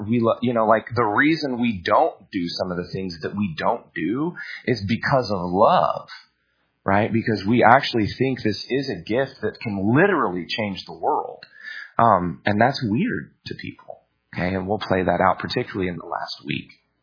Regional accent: Lake Dallas, Texas, United States; I mean, I remember even I was growing up in Lake Dallas, Texas. We were podunk

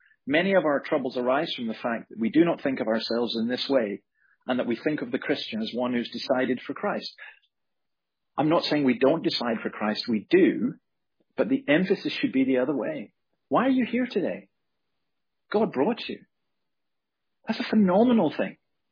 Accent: Scotland, United Kingdom; my home country in Scotland

